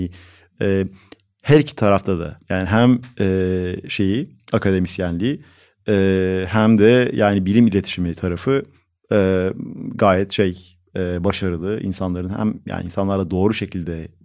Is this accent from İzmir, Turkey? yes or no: no; Ankara, Turkey; Ben Ankaralıyım.